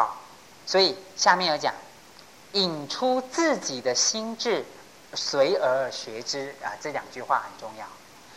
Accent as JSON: {"language": "Chinese", "country": "China", "said": "就是我们中国人讲的见贤思齐焉呐。"}